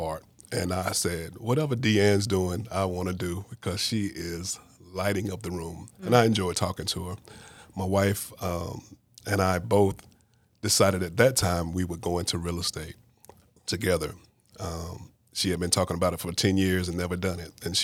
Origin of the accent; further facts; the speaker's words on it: Cairo, Georgia, United States; I am originally from South Georgia, a little small town called Cairo, spelled like Cairo, but pronounced Cairo, known for syrup, believe it or not.